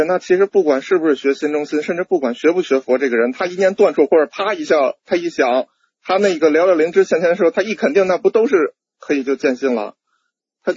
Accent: Beijing, China; 我是北京的。

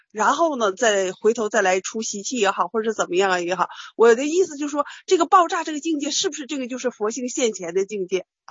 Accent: Harbin, Heilongjiang, China; 我是哈尔滨的

